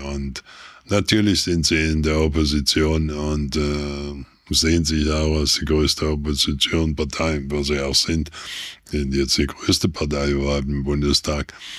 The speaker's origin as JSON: {"language": "German", "region": "Thuringia", "country": "Germany", "also_born_or_lived": "England", "moved": "as an adult", "lives_now": "Switzerland", "said": "Ich bin mit 27 aus Deutschland in die Schweiz gekommen. Mhm. Und seitdem war ich nie mehr in Deutschland. Ich war immer, war 20 Jahre in England und den Rest hier in der Schweiz."}